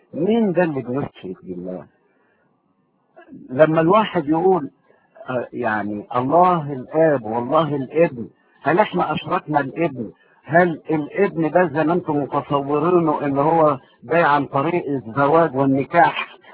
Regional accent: Egypt; أنا ابن مصر

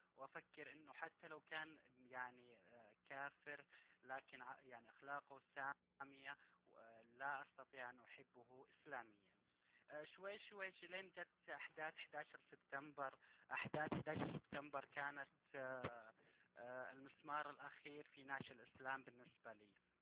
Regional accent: Saudi Arabia; أنا طبعا من السعودية، فتعرفون الجو المغلق في السعودية لا يسمح لك أن تقرأ أو أن ترى أو أن تسمع غير

